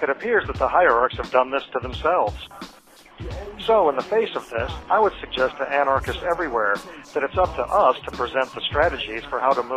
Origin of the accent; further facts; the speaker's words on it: Michigan, United States; I grew up in Michigan, just north of Detroit.